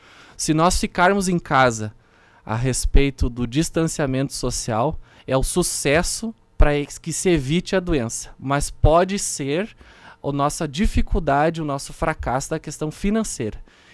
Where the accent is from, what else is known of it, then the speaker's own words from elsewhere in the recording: Caçapava, Brazil; sou proveniente do município de Caçapava